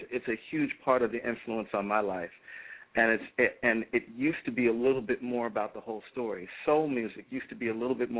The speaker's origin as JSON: {"language": "English", "town": "New York City", "region": "New York", "country": "United States", "tie": "born or raised there", "lives_now": "Midwest, United States", "said": "I'm originally from New York, grew up in Jamaica, Queens, found my way into the Midwest."}